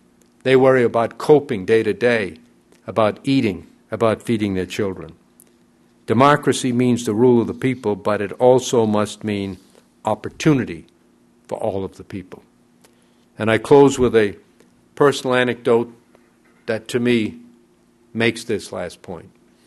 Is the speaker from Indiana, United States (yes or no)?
no; Maine, United States; gathered before me in a federal courtroom in my home state of Maine